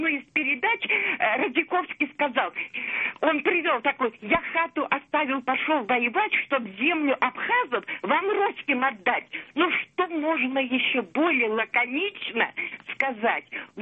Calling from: Tbilisi, Georgia; Я звоню из Тбилиси.

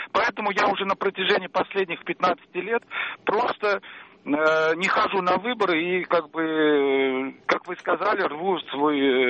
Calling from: Moscow, Russia; я звоню вам из Москвы.

